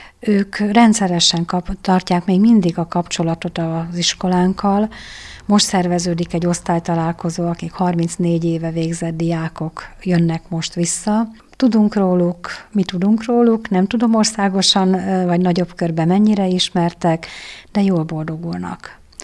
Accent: Budapest, Hungary; És mivel Budapesten, ahol fölnőttem, a 14. kerületben

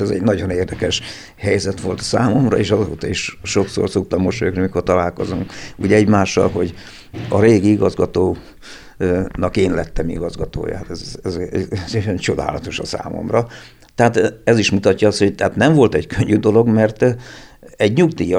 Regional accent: Szabolcs-Szatmár-Bereg, Hungary; now in Hajdúböszörmény, Hungary; Én Szabolcsból származom, a feleségem tőzsgyökeres hajdúböszörményi, én úgy szoktam viccesen mondani, hogy én ide jöttem férjhez.

